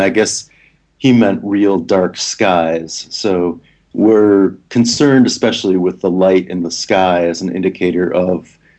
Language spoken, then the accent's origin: English; Minneapolis, Minnesota, United States; the good fortune to grow up in Minnesota. I grew up in Minneapolis, and we've always had a cabin up in the northern part of the state